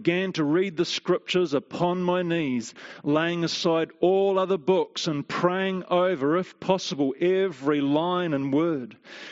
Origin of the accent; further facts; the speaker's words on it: Te Awamutu, Waikato, New Zealand; even walking into that service that night at the AOG in Te Awamutu, my hometown, at their 7 o'clock service.